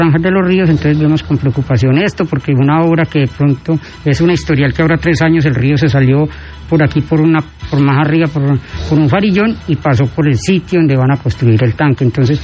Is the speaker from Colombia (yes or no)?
yes; Salónica, Valle del Cauca, Colombia; yo soy un hijo de Salónica, yo nací en estas tierras, tengo 49 años y conozco las problemáticas de mi región de aproximadamente 40 años